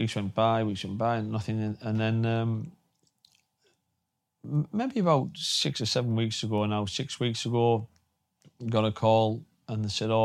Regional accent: Redcar, North East England, United Kingdom; I'd had these two shows planned of forgiveness in my hometown in Redcar.

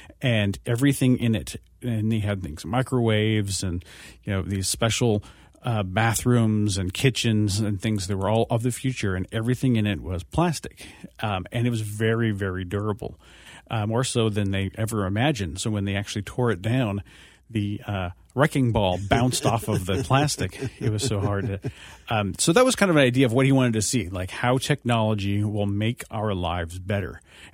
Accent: California, United States; Growing up in California, I used to visit Disneyland a couple times a year.

